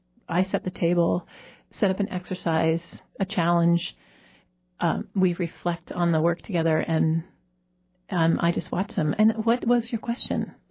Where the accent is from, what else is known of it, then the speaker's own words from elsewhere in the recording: Portland, Oregon, United States; I grew up in Portland, Oregon.